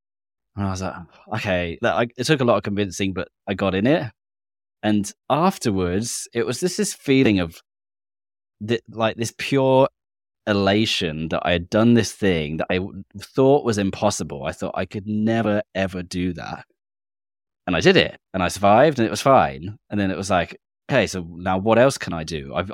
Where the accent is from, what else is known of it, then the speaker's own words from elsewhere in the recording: England, United Kingdom; Being English, British, not cold water with like the beach